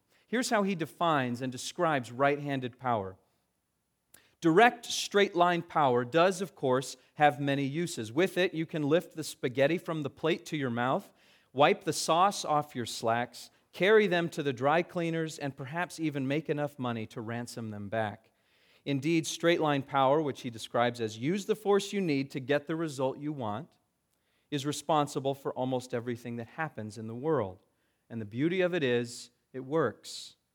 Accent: California, United States; I grew up in Southern California, and once my family took the long trip up the coast to visit San Francisco.

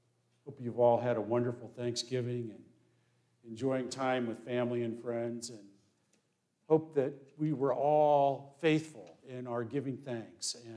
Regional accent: Illinois, United States; now in Michigan, United States; I'm not from Michigan, and I'm not from Ohio either. I'm from Illinois, but I do want to recognize an important event, significant event in our lives now that we are here in Michigan.

